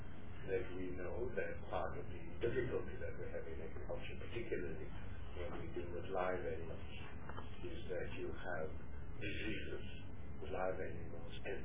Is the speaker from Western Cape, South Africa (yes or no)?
no; Gauteng, South Africa; I'm from Gauteng.